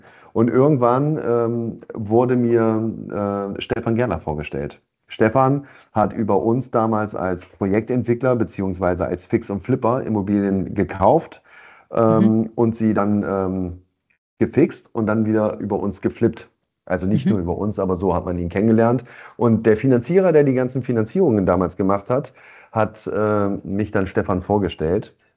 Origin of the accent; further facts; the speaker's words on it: Leipzig, Saxony, Germany; also born or lived in Magdeburg; now in Hamburg, Germany; sitze hier in dem wunderschönen Hamburg. Es ist meine Wahlheimat. Normalerweise oder gebürtig komme ich aus der Nähe von Magdeburg, bin in Leipzig aufgewachsen und jetzt schon seit knapp 14 Jahren im wunderschönen Hamburg.